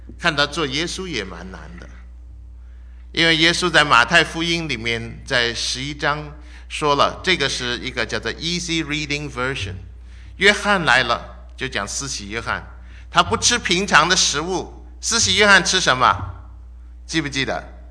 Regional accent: China; 当时的人不懂得像我们中国人这么养生，要把水煮热了来喝

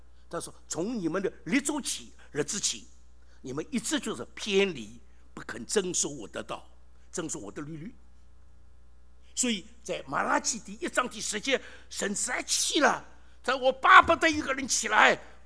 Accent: Shanghai, China; 我是上海人，讲国语老了，奇怪，一老这个也有家乡的话

